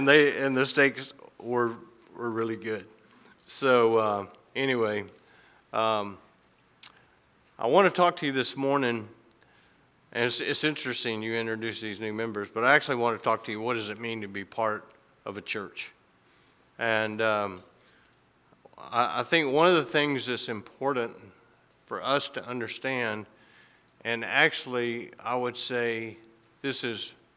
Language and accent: English; the South, United States; why did kids say Mr. Harrington when I was growing up in the South, but they said Carl or Virginia in the Midwest?